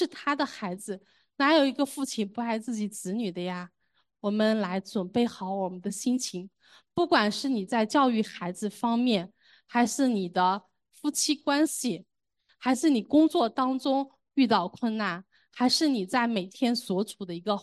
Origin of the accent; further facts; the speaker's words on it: northern China, China; 我是北方人，我们家家户户都有这样一个和面的这个揉面盆